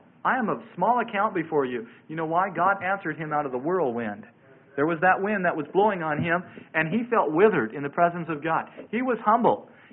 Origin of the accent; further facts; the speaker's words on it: Nebraska, United States; born there; I was born in Nebraska, and that's part of Tornado Alley right there.